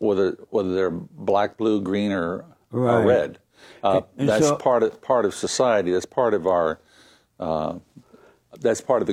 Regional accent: East Coast, United States; And so I grew up on the East Coast, and I was blessed by having a good family.

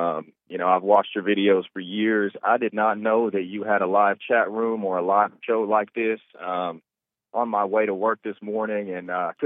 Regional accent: United States; No, sir. I'm American. Okay. I was born and raised here.

